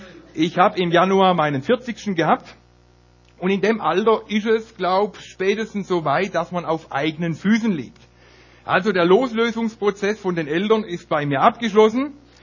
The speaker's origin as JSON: {"language": "German", "country": "Germany", "said": "Sie ist Holländerin, ich bin Deutscher, und Holländer und Deutsche, das hat eine lange Fußballgeschichte."}